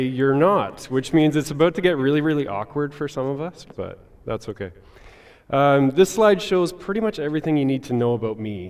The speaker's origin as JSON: {"language": "English", "region": "Nova Scotia", "country": "Canada", "tie": "born or raised there", "said": "we live in farmland. We're surrounded by dairy farms. I'm not a city guy. I grew up in backwoods in Nova Scotia."}